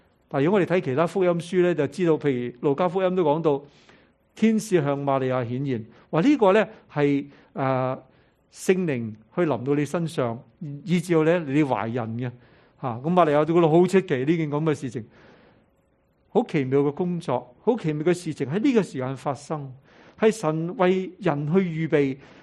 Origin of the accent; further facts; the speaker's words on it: China; 咁我哋中国人咧都几小心啲小朋友系嘛